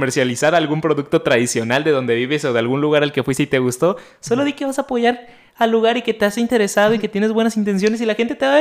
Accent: Colima, Mexico; ¿O porque yo soy de Colima lo puedo hacer?

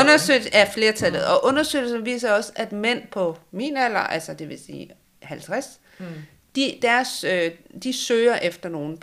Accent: West Jutland, Denmark; Nej, jeg forstår det ikke. Jeg er opvokset i Vestjylland.

